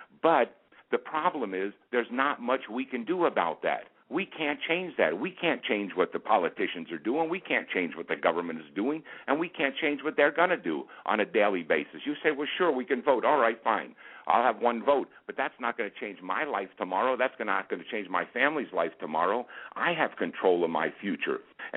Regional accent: New Jersey, United States; also born or lived in Queens Village / New York; But most of my young life, I was raised in New Jersey on a chicken farm in central Jersey.

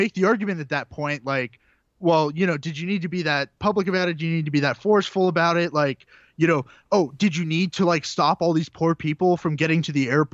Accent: Texas, United States; I'm from Texas, right?

